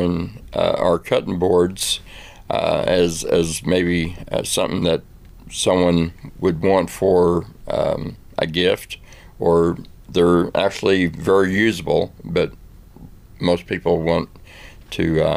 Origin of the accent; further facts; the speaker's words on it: California, United States; also born or lived in West Plains, United States; I am. I was raised in California, but born here in West Plains and been here majority of my life.